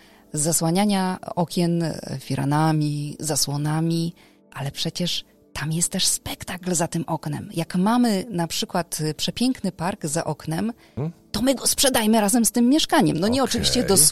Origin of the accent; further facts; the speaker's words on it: Greater Poland Voivodeship, Poland; Nie, ja jestem w ogóle z Wielkopolski